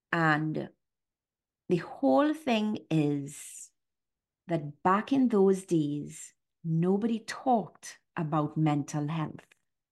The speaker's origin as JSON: {"language": "English", "country": "Trinidad & Tobago", "tie": "born or raised there", "said": "And so my growing up in Trinidad, my story of life, I guess, at a young age, my dad was diagnosed with brain cancer."}